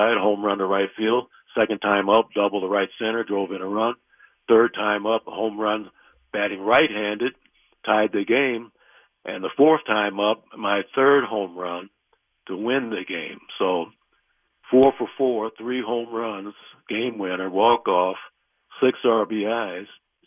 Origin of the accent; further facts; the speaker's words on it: Compton, California, United States; friends that I grew up with in Compton.